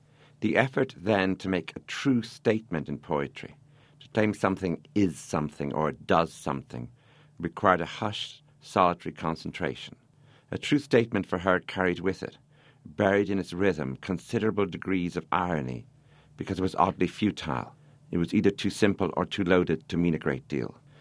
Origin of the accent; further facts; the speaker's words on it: Leinster, Ireland; I grew up in County Wexford, which has sea on two sides. It's rural Ireland, and people have very good manners.